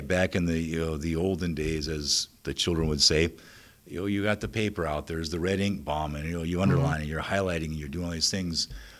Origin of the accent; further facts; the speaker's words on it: England, United Kingdom; As much as that pains me to admit as an English guy